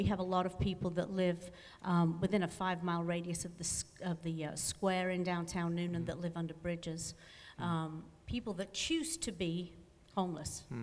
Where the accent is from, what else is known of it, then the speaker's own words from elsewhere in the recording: United Kingdom; and this sounds cruel and hard, and I'm sorry, I'm just British that way